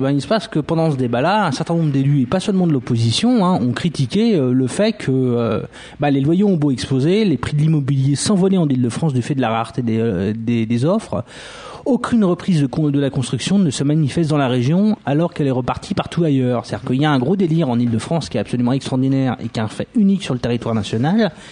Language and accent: French; Senegal; pas parce qu'on est sénégalais qu'on fait du racisme